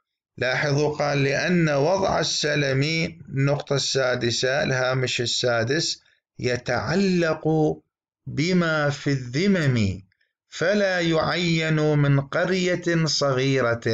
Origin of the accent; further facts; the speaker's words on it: Iraq; accent: Iraqi; ما نسميه بلهجتنا في العراق القشطة والقيمر